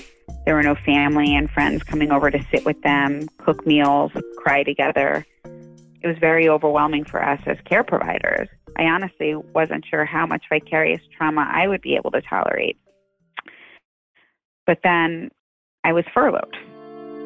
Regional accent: Westfield, New Jersey, United States; I'm from Westfield, New Jersey.

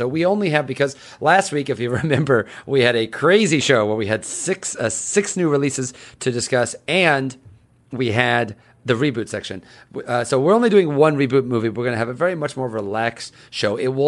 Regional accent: Midwest, United States; now in Kansas City, United States; I come to you live from Kansas City, Missouri, and that works out very well for us on what I think, other than the first two movies, is a very Midwestern-themed show. I am in the Midwest. We are from the Midwest.

